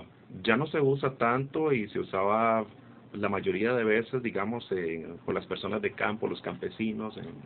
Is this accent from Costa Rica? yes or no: yes; Costa Rica; nos referimos nosotros como ticos. El que los demás nos llamen ticos, nosotros mismos llamarnos ticos, es cuestión de orgullo